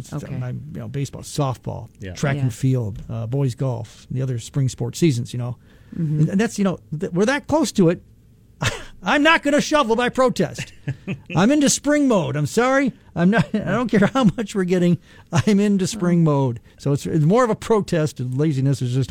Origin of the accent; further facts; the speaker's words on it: Michigan, United States; I mean, we're from Michigan. We'll find ways to deal with it.